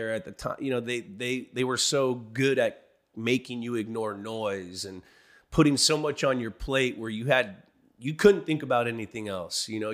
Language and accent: English; San Francisco, California, United States; moved away as an adult; also born or lived in Boston; I know Boston better than I know San Francisco, where I grew up.